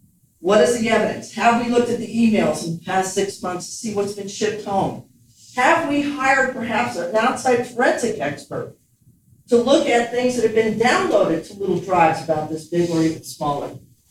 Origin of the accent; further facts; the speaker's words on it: California, United States; moved away as an adult; now in Texas, United States; I came here from California as soon as I could after graduating from law school. Married a Texan